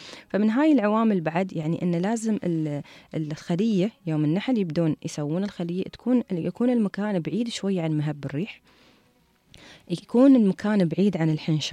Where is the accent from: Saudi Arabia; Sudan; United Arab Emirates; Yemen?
United Arab Emirates; Dubai; منطقة حتى عندنا في دبي في السياحة البيئية